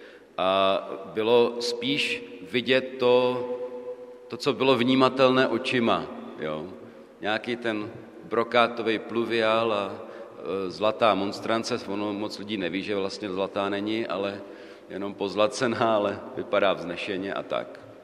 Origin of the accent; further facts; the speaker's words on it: Brno, South Moravian Region, Czechia; Jsem rodilý Brňák